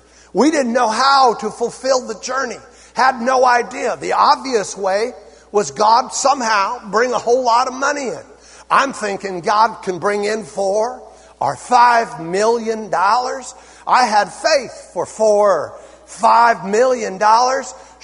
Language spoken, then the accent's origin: English; San Bernardino, California, United States; We're from San Bernardino, guys.